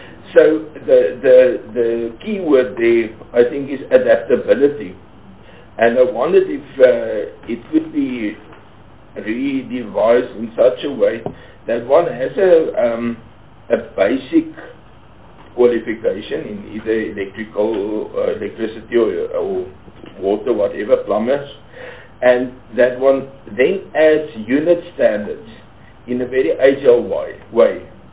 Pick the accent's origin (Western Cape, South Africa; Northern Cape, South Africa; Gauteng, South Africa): Northern Cape, South Africa; I come from the Northern Cape